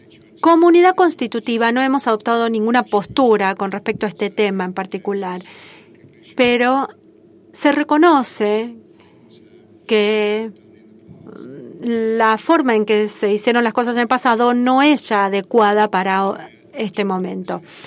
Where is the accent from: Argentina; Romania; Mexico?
Romania; Yo soy de Rumania.